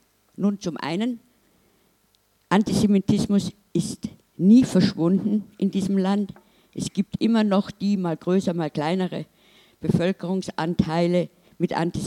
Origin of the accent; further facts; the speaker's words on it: Munich, Bavaria, Germany; Und ich komme aus München